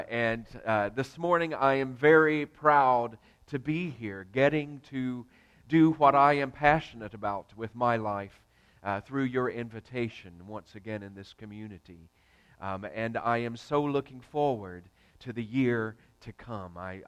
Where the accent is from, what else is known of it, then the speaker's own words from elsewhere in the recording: the South, United States; I'm a Southerner. I can say that.